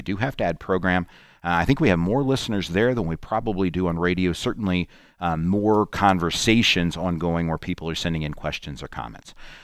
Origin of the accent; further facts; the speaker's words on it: Indiana, United States; We come from the Muncie Anderson area.